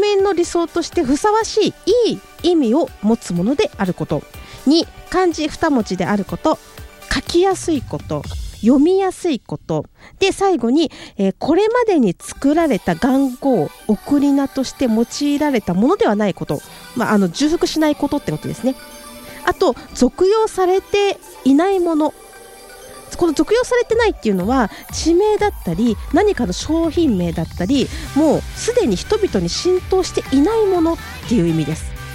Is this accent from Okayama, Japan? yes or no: no; Suzuka, Mie, Japan; accent: Mie dialect; now in Tokyo, Japan; よろしくお願いいたします。三重県鈴鹿市出身で、そうです、鈴鹿サーキットの鈴鹿市出身です。東京に来て3年、三重弁のあまりは抜けないんですけども、ただいま東京で役者として頑張っています。